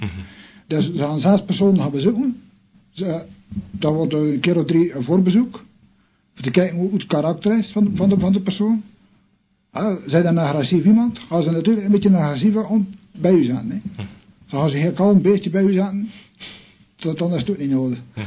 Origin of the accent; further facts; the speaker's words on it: Adegem, Flanders, Belgium; accent: Adegem dialect; Ik heb gewoon Adegems dialect